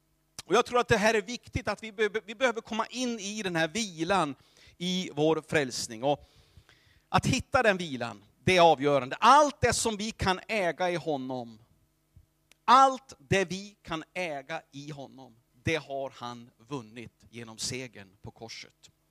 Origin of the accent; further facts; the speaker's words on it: Runemo, Gävleborg County, Sweden; Jag har mina rötter i Edsbyn. Och jag är uppväxt i Betelförsamlingen i Runemo.